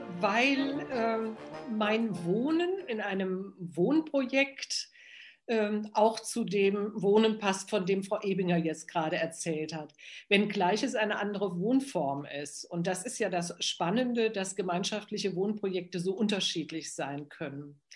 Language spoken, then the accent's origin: German; Wetzlar, Hesse, Germany; born there; now in Thuringia, Germany; 1952 an. Da bin ich geboren in Wetzlar, einer anderen Goethestadt. Meine Eltern wohnten dort in der Nähe, in dem kleinen Städtchen Braunfels.